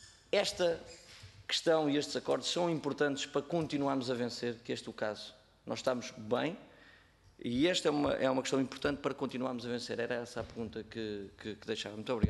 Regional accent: São João da Madeira, Aveiro, Portugal; Eu sou natural de São João da Madeira, portanto um dos centros principais da produção e das áreas mais importantes desta atividade.

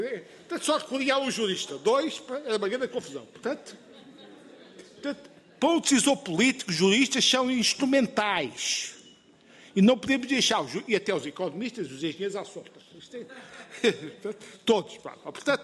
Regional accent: Portugal; eu sou português, mas sou europeu.

